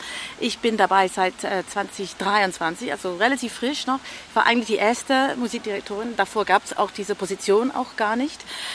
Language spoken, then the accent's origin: German; England, United Kingdom; also born or lived in Scotland; Aber ich bin auch in Nordengland aufgewachsen und war auch öfter in Schottland.